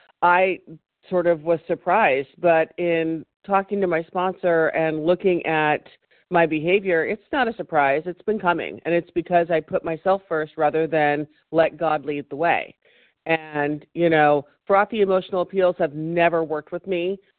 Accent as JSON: {"language": "English", "region": "California", "country": "United States", "said": "Great. I'm from California."}